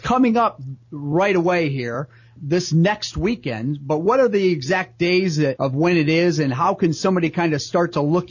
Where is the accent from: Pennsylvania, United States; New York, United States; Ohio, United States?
Ohio, United States; Pemberville; Yeah, so as a young boy growing up in Pemberville, Ohio, you know, one of the big things that we always looked forward to was the tractor pulls.